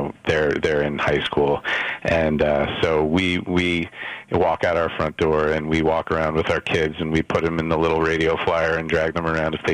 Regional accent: New York, United States; I grew up in Westchester County.

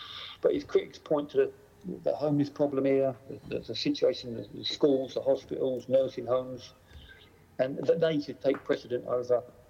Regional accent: England, United Kingdom; now in Hungary; knowing I'm English

